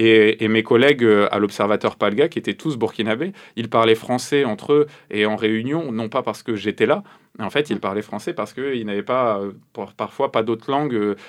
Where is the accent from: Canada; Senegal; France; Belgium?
France; first language French; je suis français, c'est ma langue maternelle.